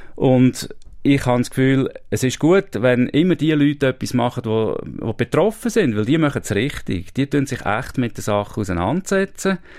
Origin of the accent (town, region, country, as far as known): Switzerland